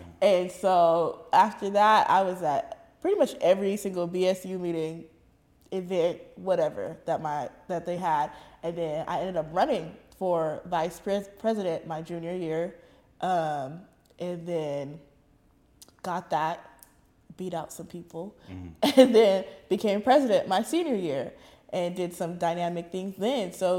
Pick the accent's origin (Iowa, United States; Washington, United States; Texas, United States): Washington, United States; Seattle; I am from Seattle, born and raised.